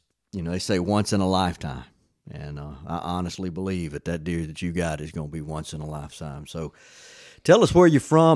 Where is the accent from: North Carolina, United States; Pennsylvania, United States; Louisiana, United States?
Louisiana, United States; Bayou de Loutre; I was raised in Bayou de Loutre.